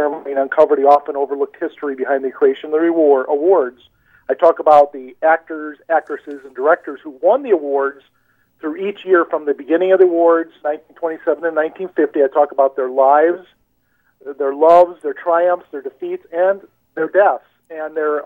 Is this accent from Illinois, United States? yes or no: yes; Chicago, Illinois, United States; now in Los Angeles, United States; I'm originally from Chicago. When I came out to Los Angeles, that's when it really came into focus